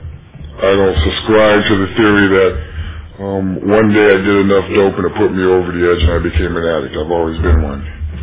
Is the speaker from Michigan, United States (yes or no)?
yes; Detroit, Michigan, United States; I was born in Detroit, Michigan, and I grew up in Motown.